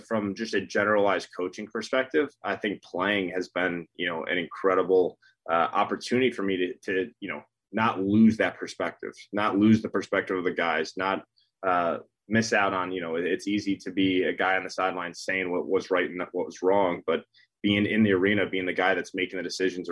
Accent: Ohio, United States; So I grew up, spent all my time in Ohio except for summers. So I was born in Cincinnati, but played every summer back in Orchard Park, New York.

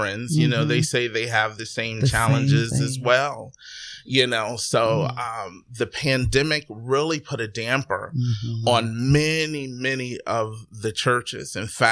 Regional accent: Youngstown, Ohio, United States; I'm from Youngstown, Ohio, as you read in my bio.

